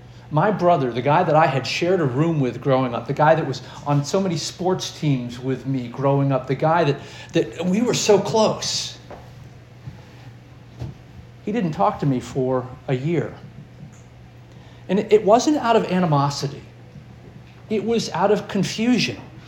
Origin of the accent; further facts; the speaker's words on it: Northeast, United States; I was raised up in the Northeast, the liberal Northeast. I was raised in a non-Christian home, a place where logic and reason ruled the day.